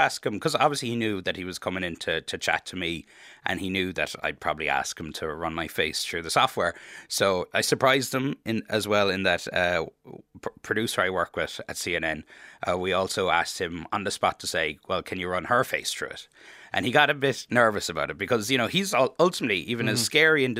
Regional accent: Cahersiveen, County Kerry, Ireland; Picture of me from the Kerry's Eye newspaper. I'm from Carseveen, from when I was about 15 years old

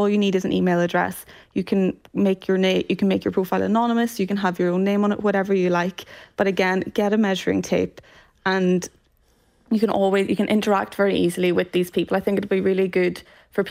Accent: Ulster, Ireland; And I grew up in Donegal

